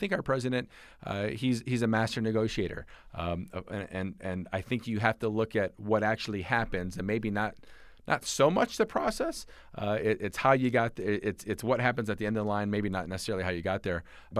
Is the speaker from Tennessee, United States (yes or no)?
no; Michigan, United States; I'm originally from Michigan. I had a front row seat to NAFTA and what frankly, trade can and can't do.